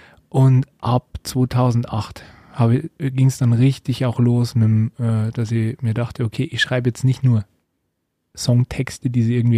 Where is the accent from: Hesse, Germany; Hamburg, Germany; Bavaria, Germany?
Bavaria, Germany; Ich komme aus der Nähe von Regensburg, ja genau